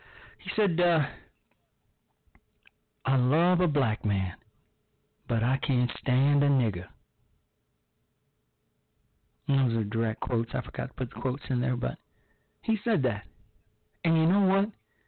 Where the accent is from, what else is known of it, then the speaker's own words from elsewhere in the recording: Chicago, Illinois, United States; my hometown of Chicago, Illinois